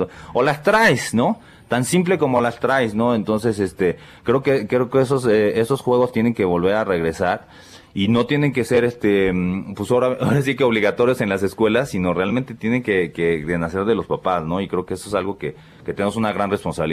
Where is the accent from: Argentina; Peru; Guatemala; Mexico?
Mexico